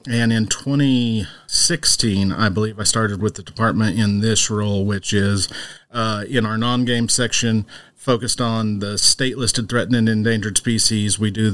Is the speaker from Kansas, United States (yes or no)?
yes; Dodge City, Kansas, United States; I was brought up in Dodge City, Kansas. My family has an agricultural background.